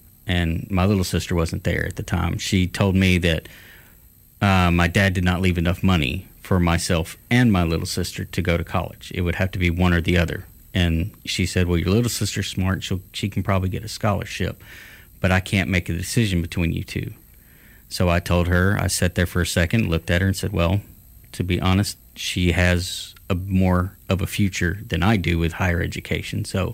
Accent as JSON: {"language": "English", "town": "Trussville", "region": "Alabama", "country": "United States", "said": "I'm originally from Trussville, Alabama. My grandparents lived in Panama City, so I would spend a month every summer with them"}